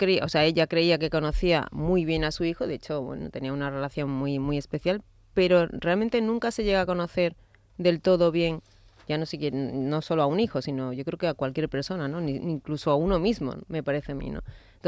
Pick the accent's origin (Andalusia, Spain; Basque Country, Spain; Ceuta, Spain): Andalusia, Spain; Seville; Mi madre era de Cáceres y sí, allí la Virgen de la Montaña es la patrona. Entonces yo soy de Sevilla